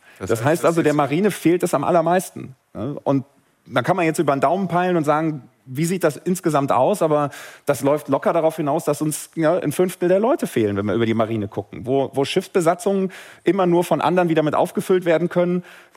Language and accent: German; Cologne, North Rhine-Westphalia, Germany; born there; Ich komme aus Köln gebürtig. Köln ist zwar auch Hansestadt, Gründungsmitglied der Hanse